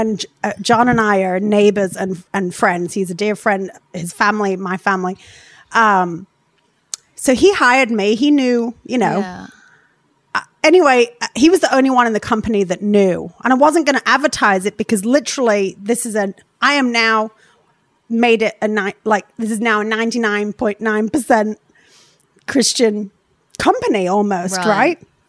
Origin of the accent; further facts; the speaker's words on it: England, United Kingdom; like where I grew up in England, like I was baptized